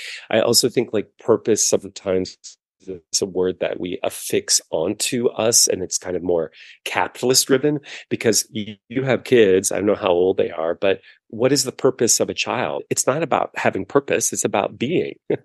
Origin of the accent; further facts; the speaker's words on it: Indiana, United States; Well, a short story is I grew up in the Midwest in Indiana.